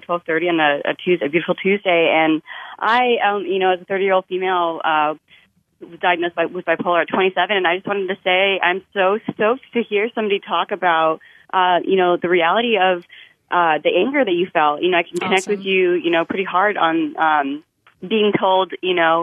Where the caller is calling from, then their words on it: Danby, United States; I'm calling from Danby.